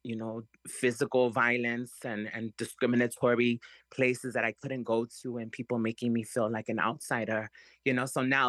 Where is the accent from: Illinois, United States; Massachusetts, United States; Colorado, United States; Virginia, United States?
Illinois, United States; Chicago; You know, I grew up in Chicago, through Pilsen, through Cicero and Little Village